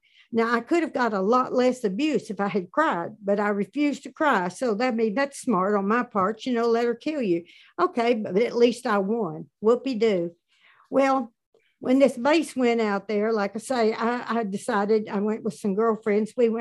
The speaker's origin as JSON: {"language": "English", "region": "Arkansas", "country": "United States", "said": "I'm from Arkansas, and we have maybe 1 or 2 inches of snow on a good year."}